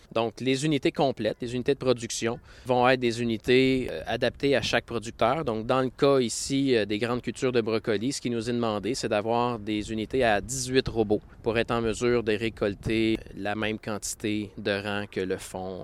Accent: Quebec, Canada; Je suis natif de Lanaudière, okay.

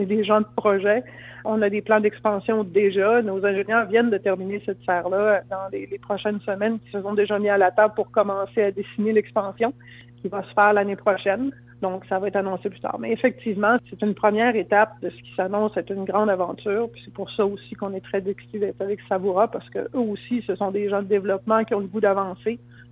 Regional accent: Quebec, Canada; c'est excessivement important de faire un lien avec le fait qu'on est Québécois et qu'on est fiers de l'être.

